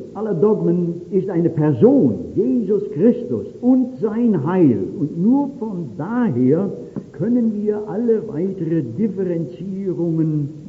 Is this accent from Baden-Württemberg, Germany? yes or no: yes; Baden-Württemberg, Germany; Ich gehe ja bei uns in meiner Heimat im weiteren Stuttgarter Raum auch in eine landeskirchliche Gemeinschaft.